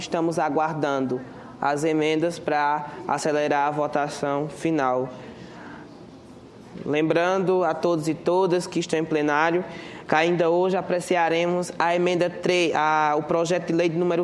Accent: Paraíba, Brazil; Eu venho lá da Paraíba, a Paraíba do sertão nordestino, que tenta driblar a seca e suas implicações com a criatividade do povo nordestino, do povo paraibano.

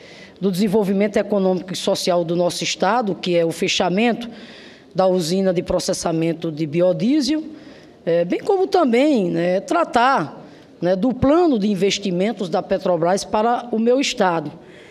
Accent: Rio Grande do Norte, Brazil; localizada lá no polo industrial de Guamaré, lá no meu estado, o Rio Grande do Norte.

